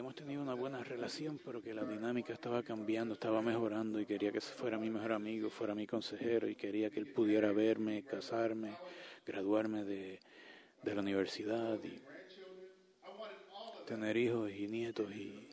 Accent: New Orleans, Louisiana, United States; yo soy de Nueva Orleans. Todas las universidades a las que yo solicité eran fuera de Luisiana.

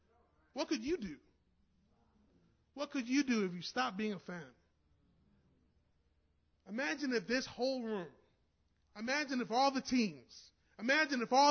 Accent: New York, United States; I said, you know, I'm from New York, so maybe I'll become a Giants fan.

